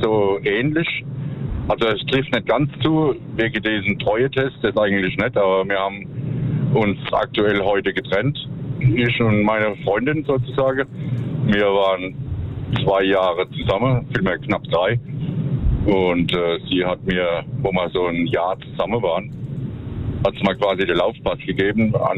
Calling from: Worms, Rhineland-Palatinate, Germany; aus Worms.

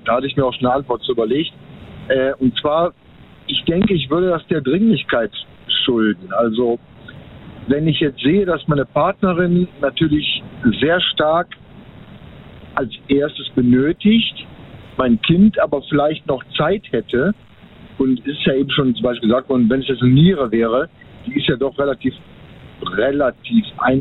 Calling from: Mönchengladbach, North Rhine-Westphalia, Germany; so Richtung Mönchengladbach.

